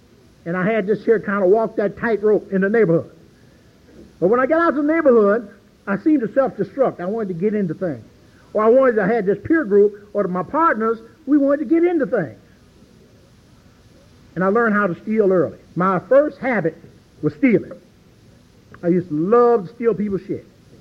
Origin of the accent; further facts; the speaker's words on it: Cleveland, Ohio, United States; born there; And I was born in the Midwest, born in Cleveland, Ohio, where it snows, gets cold, gets snowed in for days.